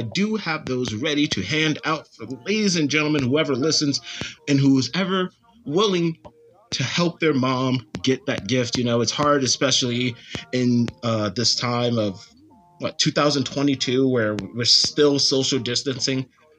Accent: Florida, United States; I can say that because I'm from Florida.

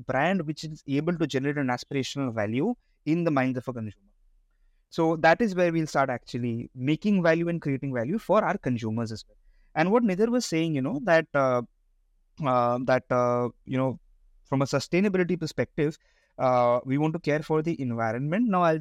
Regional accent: Kolkata, West Bengal, India; I'm from Kolkata, and when KFC first came into Kolkata and I was a child, I was blown, okay?

